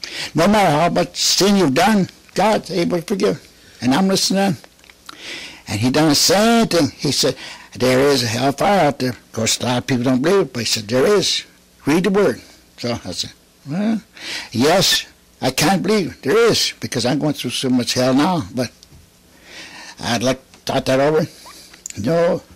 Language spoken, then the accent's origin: English; Grand Rapids, Michigan, United States; from Grand Rapids, Michigan. And I am a Chippewa, full-blooded Chippewa Indian from the Chippewa tribe of Michigan.